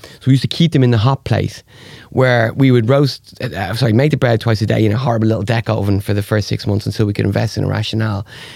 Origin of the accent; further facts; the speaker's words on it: Dublin, Leinster, Ireland; even thought about Dublin, I've always wanted to do something in my hometown, you know, that would be.